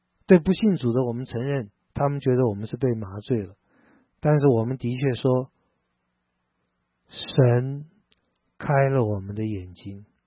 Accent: Taiwan; 我们从台湾来的

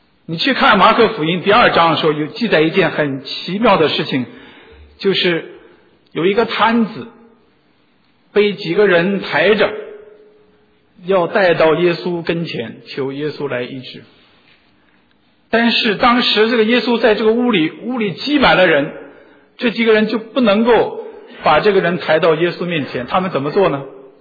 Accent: China; 我们都中国人常说那个芝麻

